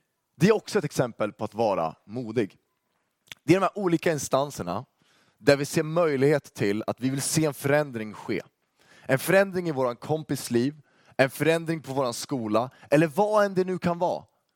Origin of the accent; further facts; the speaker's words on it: Uppsala, Uppsala County, Sweden; typ där jag kommer från, Uppsala.